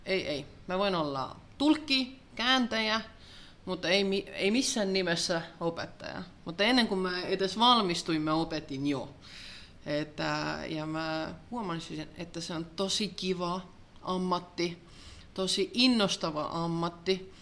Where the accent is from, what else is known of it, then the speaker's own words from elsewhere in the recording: Tallinn, Harju County, Estonia; Finnish is a second language; Olen Tallinnasta, joo.